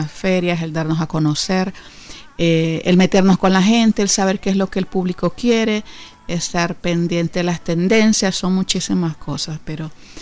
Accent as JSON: {"language": "Spanish", "country": "Nicaragua", "said": "que es una manifestación de cómo somos las mujeres nicaragüenses"}